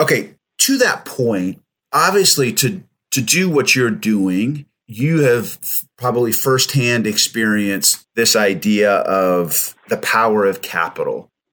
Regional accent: Roseburg, Oregon, United States; I grew up in Oregon, actually grew up in a small logging town called Roseburg, Oregon.

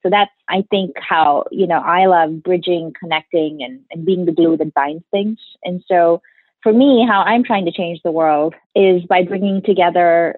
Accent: Bangalore, Karnataka, India; Sure. I was born and raised in Bangalore, India, where I spent the first 17 or so years of my life.

